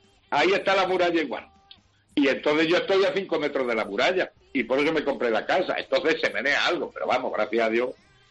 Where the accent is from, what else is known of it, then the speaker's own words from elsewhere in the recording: Tenerife, Canary Islands, Spain; moved away as an adult; now in Granada, Spain; Yo vengo de Tenerife.